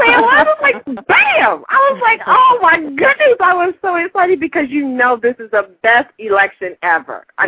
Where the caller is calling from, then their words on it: Ohio, United States; I'm calling from Ohio.